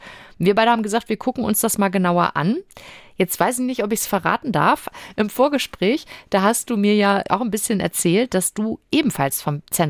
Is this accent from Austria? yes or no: no; Germany; Also stelle ich mir als Deutsche die Frage, ich habe mich doch als allererstes, also wenn ich umziehe oder so, muss ich mich ja beim Einwohnermeldeamt sowieso ummelden bzw. anmelden.